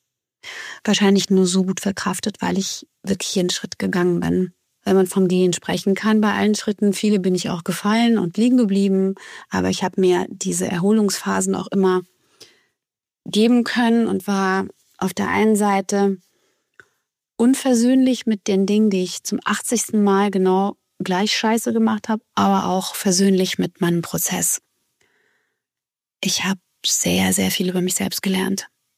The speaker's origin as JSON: {"language": "German", "town": "Grunberg", "region": "Hesse", "country": "Germany", "tie": "born or raised there", "said": "Ich bin nach meiner Trennung im November 23 zuerst nach Grunberg zurückgezogen, in meine Heimatstadt"}